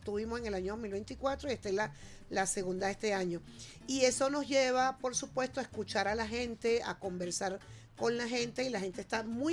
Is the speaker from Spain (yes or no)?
no; Caracas, Capital District, Venezuela; yo soy del Guarataro, de la parroquia San Juan, con muchísimo orgullo.